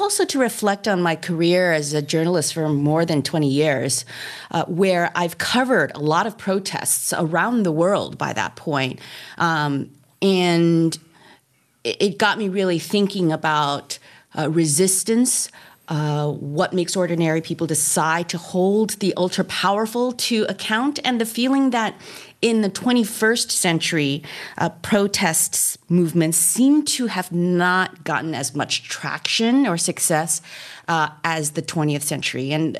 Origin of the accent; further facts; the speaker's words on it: Hong Kong; born there; I was born in Hong Kong.